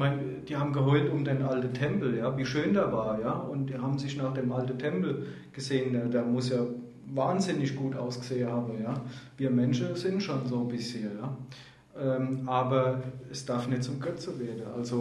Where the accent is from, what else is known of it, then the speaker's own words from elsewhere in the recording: Rhineland-Palatinate, Germany; born there; gut, ich bin als Pfälzer hier geboren, ist ganz klar